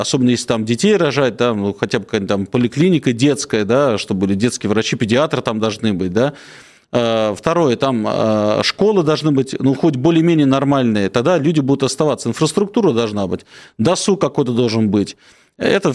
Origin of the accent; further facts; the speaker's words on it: Moscow, Russia; Конечно, я коренной москвич. Я коренной москвич, уезжайте все отсюда, наконец-то.